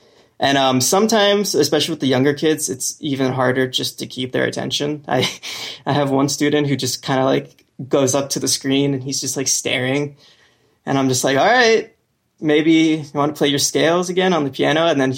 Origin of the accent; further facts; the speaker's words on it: Chicago, Illinois, United States; I'm a musician from Chicago.